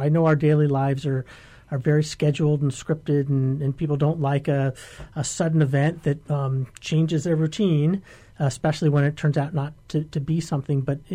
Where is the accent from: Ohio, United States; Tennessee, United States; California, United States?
California, United States; now in Hawaii, United States; I grew up in California, and so we used to have these drills all the time